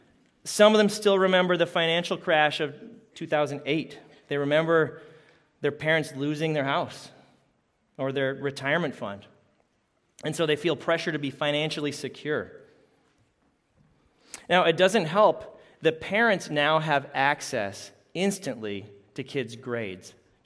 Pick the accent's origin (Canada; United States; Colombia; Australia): Canada; I grew up in Canada, so to be authentic, I have to say this.